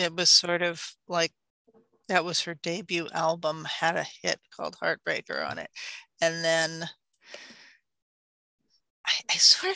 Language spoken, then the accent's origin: English; Plattsburgh, New York, United States; moved away as an adult; I grew up in Plattsburgh and left there in 1982 when I went off to college.